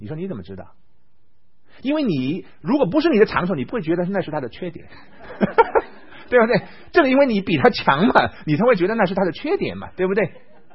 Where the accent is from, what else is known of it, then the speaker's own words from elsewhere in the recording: Shanghai, China; 但是呢偏偏我是个上海人，我呢小时候很小的时候七八岁的时候就跟我祖父啊每天早上起来去买菜的，